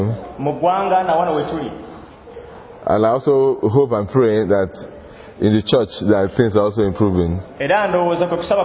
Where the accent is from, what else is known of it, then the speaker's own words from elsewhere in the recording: Nigeria; I'm coming from Nigeria and I'm telling you those models have failed.